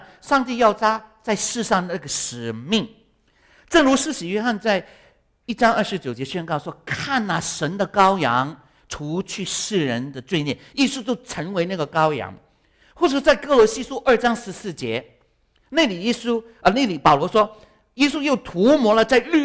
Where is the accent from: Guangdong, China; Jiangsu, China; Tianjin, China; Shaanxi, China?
Guangdong, China; 啊，我们广东人就说，啊，完蛋。